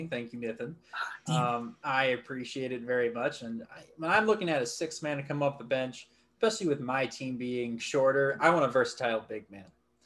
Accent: Stuart, Florida, United States; I remember the first time I heard about IU was because Will Sheehy was from my hometown in Florida.

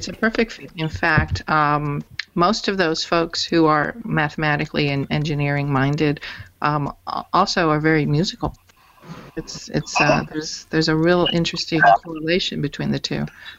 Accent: England, United Kingdom; Well, I am actually, that's what I was going to say, as an English person, I've been pulled into the STEM thing

